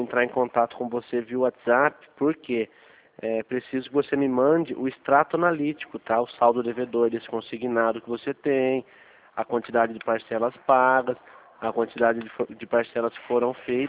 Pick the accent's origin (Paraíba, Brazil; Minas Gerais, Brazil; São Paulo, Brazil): São Paulo, Brazil; Eu sou daqui da 0210, da Central de Crédito do Santander. Sou do interior de São Paulo, tá bom?